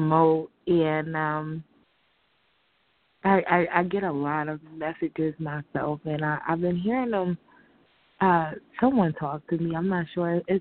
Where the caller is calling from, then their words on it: New Jersey, United States; calling from New Jersey.